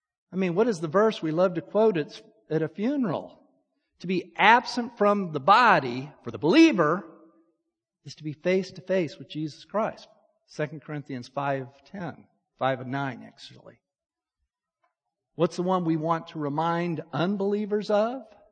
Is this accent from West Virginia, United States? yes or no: no; Salt Lake City, Utah, United States; I'll be honest, I grew up in Salt Lake. You know what the biggest holiday of Salt Lake in Utah is?